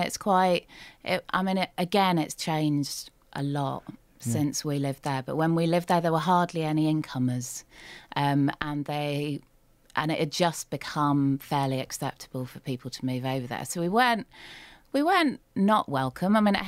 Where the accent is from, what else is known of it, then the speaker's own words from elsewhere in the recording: North West England, United Kingdom; I grew up in Cumbria, actually.